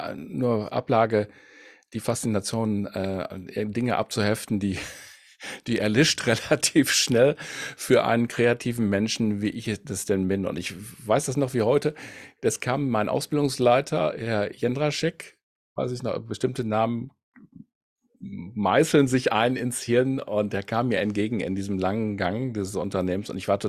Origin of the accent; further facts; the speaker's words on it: Münster, North Rhine-Westphalia, Germany; Ich komme ursprünglich aus Münster.